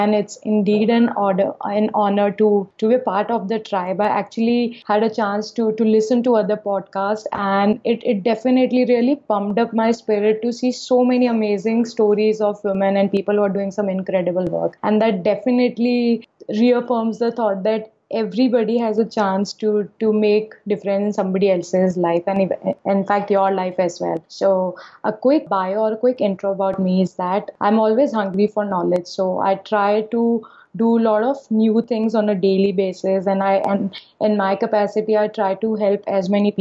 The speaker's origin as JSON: {"language": "English", "country": "India", "tie": "born or raised there", "said": "I'm an Indian. I'm a Hindu, and I have been born and raised in India."}